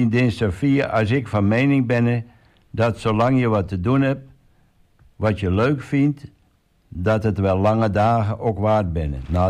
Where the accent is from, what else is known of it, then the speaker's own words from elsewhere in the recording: Vollenhoven, Overijssel, Netherlands; Wonen we aan de Burg. En ik ben geboren en getogen in Vollenhoven. … met 2 broers en een zus.